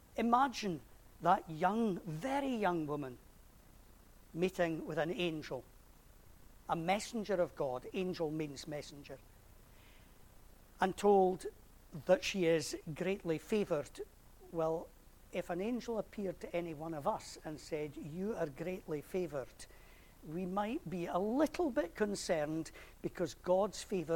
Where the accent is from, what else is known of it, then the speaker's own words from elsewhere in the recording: Galashiels, Scotland, United Kingdom; I grew up in Gala, hence I can call myself a Galilean.